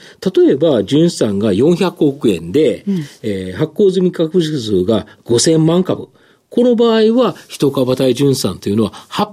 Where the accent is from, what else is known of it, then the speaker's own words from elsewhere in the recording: Kansai, Japan; やはり関西人なんで